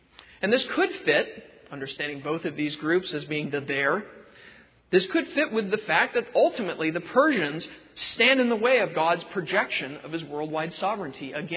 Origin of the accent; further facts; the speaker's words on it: Los Angeles, California, United States; This is what you get for growing up in Los Angeles.